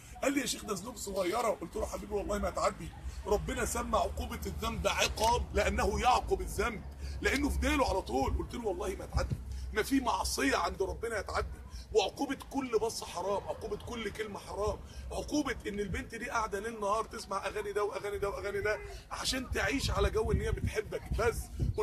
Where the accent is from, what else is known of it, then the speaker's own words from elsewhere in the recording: Mansoura, Dakahlia, Egypt; انا من المنصوره اصلا، يعني انا ربنا جايبني هنا 3 ساعات عشانك،